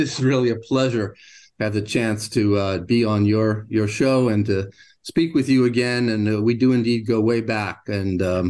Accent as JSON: {"language": "English", "country": "United States", "tie": "born or raised there", "said": "I grew up in the United States thinking"}